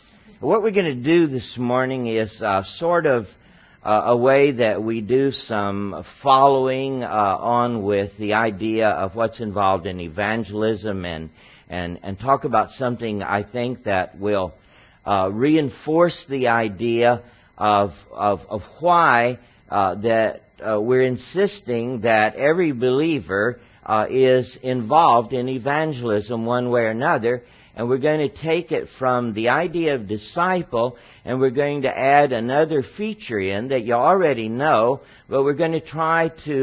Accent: San Antonio, Texas, United States; I grew up in San Antonio, Texas, and after high school went away to college in Missouri and then in Fort Worth.

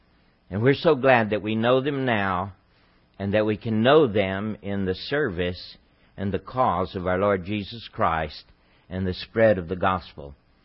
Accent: Texas, United States; I'm a Texan, and by the grace of God, I'll stay a Texan that way.

